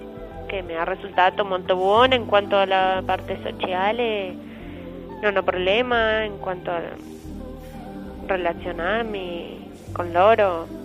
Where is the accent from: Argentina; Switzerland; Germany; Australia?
Argentina; Italian is a second language; now in Italy; vengo dall'Argentina.